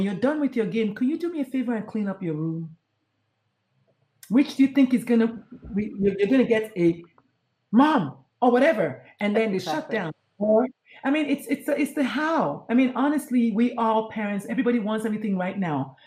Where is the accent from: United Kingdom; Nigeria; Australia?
Nigeria; if you're African-American or Nigerian, because I'm Nigerian, I can claim that, right?